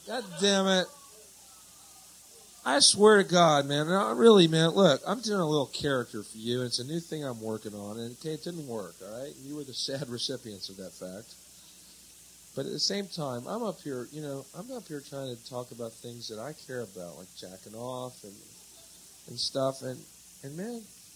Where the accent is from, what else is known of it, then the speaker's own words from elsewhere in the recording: Texas, United States; So what about Texas? That's where I'm from, Texas. Now, I'm not really a Yank. I'm a Texan. That's a totally different thing.